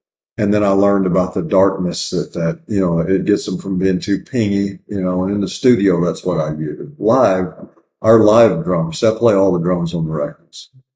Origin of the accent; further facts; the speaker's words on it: Malvern, United States; Bucky played with a band called … in my hometown there in Malvern